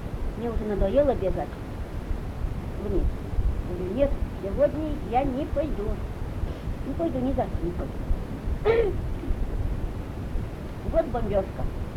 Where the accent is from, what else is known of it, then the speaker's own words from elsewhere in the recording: Moscow, Russia; А я из Москвы вот в 50-м году приехала.